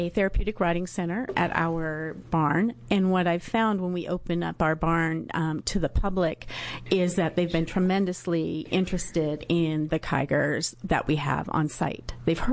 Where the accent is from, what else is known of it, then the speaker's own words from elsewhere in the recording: Sherwood, Oregon, United States; I'm from Clackamas County, Sherwood, Oregon.